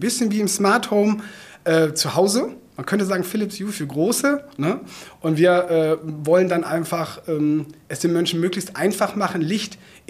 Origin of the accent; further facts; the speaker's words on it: Bünde, North Rhine-Westphalia, Germany; vor 70 Jahren hat mein Uropa in Bünde, Westfalen, wo ich herkomme, Glühbirnen repariert.